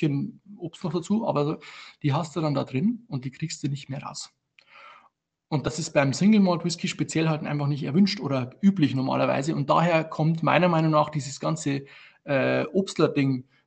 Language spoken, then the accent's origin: German; Bavaria, Germany; Also nur in der Oberpfalz, wo ich herkomme oder wo ich bin, wir waren immer schon ein lausiges Obstgebiet.